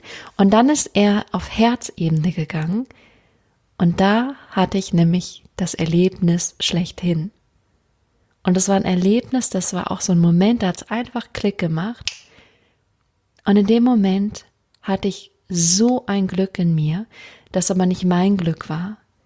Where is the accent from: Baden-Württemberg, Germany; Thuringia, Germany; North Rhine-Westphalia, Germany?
Baden-Württemberg, Germany; Freiburg; Ich komme ursprünglich aus Freiburg, das heißt, ich wohne direkt um die Ecke.